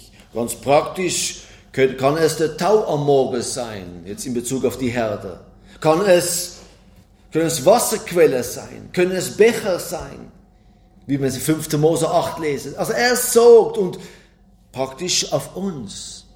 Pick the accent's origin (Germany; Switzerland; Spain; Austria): Switzerland; Und eine grüne Aue bei uns in der Schweiz zu suchen, ist kein Problem.